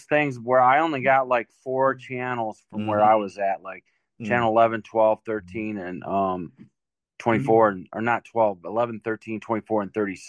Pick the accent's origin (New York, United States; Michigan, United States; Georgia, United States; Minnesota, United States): Michigan, United States; Morenci; born there; No, I was born in Morenci, Michigan. And that's about a half hour from Toledo or so.